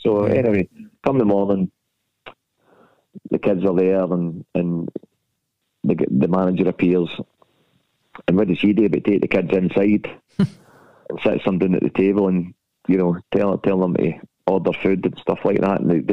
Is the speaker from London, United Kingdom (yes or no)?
no; Scotland, United Kingdom; accent: Scottish; And so you can imagine me going in a payphone, taking James's Park to this woman in Sunderland with my Scottish accent